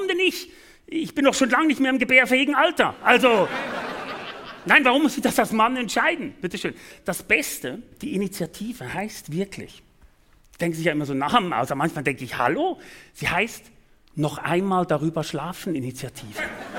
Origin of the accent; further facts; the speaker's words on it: Switzerland; man kann den Wolf ab Herbst bei uns in der Schweiz präventiv abschießen